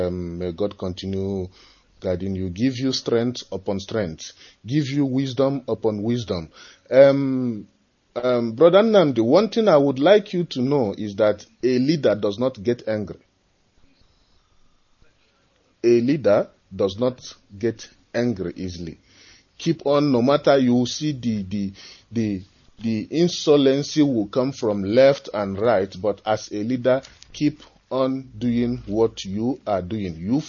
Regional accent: Uboka, Enugu State, Nigeria; I'm from Uboka in Kano local government of Enugu State. Enugu State is in Biafra.

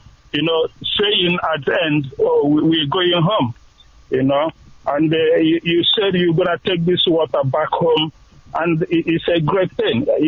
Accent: Akokwa, Imo, Nigeria; now in United Kingdom; I'm from Akko Okwa Town. Yes. Imo in Biafra land.

